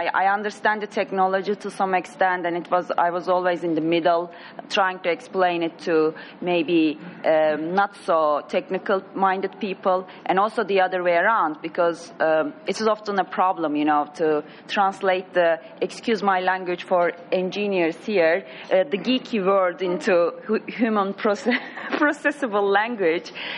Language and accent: English; Turkey; I'm originally from Turkey.